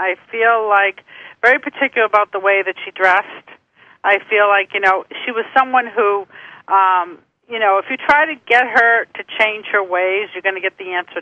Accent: Boston, Massachusetts, United States; Okay, Trisha from Boston. Okay, right in my hometown.

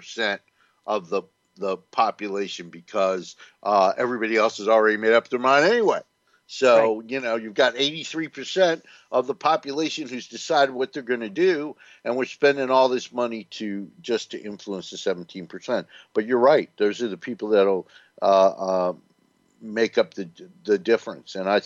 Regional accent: Newark, New Jersey, United States; I don't think I ever felt unsafe growing up in America. You know

